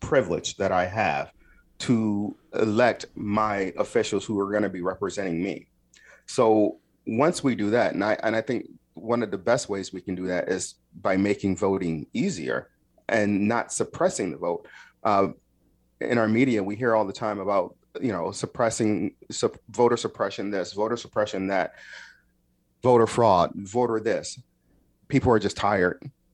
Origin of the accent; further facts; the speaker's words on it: Kalamazoo, Michigan, United States; also born or lived in Nashville; now in Blue Springs, United States; I grew up in a beautiful town called Kalamazoo, Michigan, right off the shores of Lake Michigan.